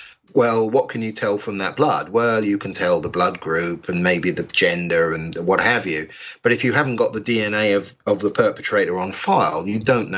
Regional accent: England, United Kingdom; we ran a summit here in England, I'm English

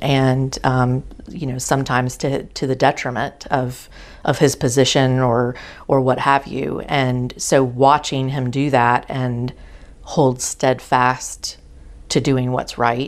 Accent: Charlotte, North Carolina, United States; born there; I was born in Charlotte.

